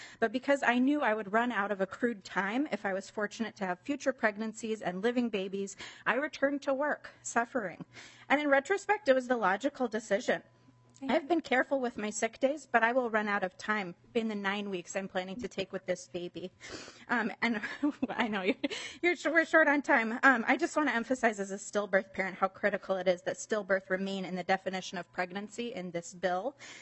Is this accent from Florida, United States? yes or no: no; Minnesota, United States